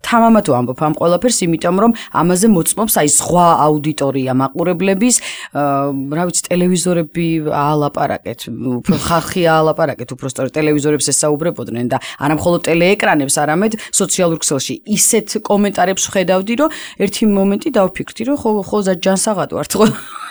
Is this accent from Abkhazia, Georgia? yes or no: no; Guria, Georgia; მე ძალიან გამეხარდა, მე თვითონ გურული ვარ სიმართლე